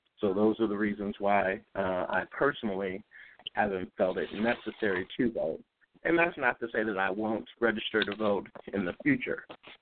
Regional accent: Canton, United States; I was at a community meeting here where I am back in my hometown of Canton earlier this week talking to the mayor.

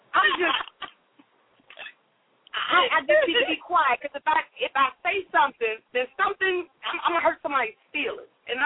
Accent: DMV area, United States; Yes, it is. It continues to be my hometown. I'm sick and tired of people like, you need to leave the DMV area.

